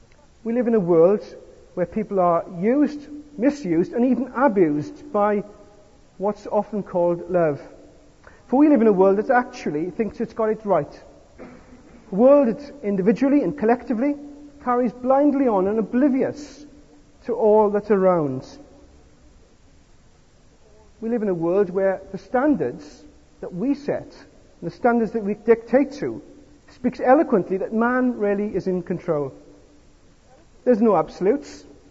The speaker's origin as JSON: {"language": "English", "town": "Merthyr Tydfil", "region": "Wales", "country": "United Kingdom", "tie": "born there", "also_born_or_lived": "Southampton", "said": "I lived in two places in my life. I was born in Merthyr Tydfil in Wales, and I lived in Southampton."}